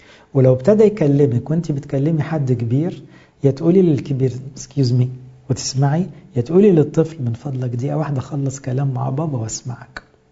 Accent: Egypt; وجلسة التفكير دي معلش وقع مننا كمصريين عموما، إزاي تعلم عيالك طريقة التفكير، منهجية التفكير؟ إحنا في مصر ما بنتعلمهاش في المدارس

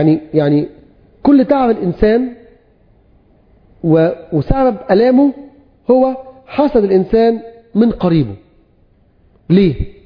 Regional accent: Egypt; برضه حاجه فينا كمصريين يعني طبعا ازاي اسمع نصيحه الاخر؟

